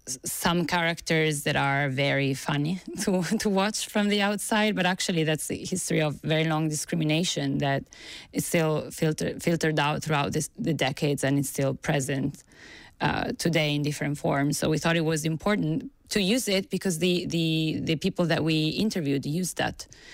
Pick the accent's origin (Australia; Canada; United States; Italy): Italy; because I'm Italian, so somehow I have the privilege of using it. But interestingly enough, because I grew up in Italy